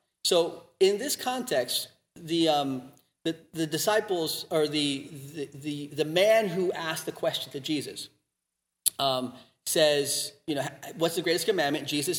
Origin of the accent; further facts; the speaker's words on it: Miami, Florida, United States; And you know, I grew up in Miami and my mother is Central American.